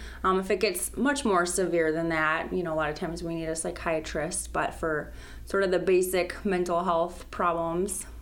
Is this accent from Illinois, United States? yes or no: no; Mankato, Minnesota, United States; I grew up in southern Minnesota in Mankato.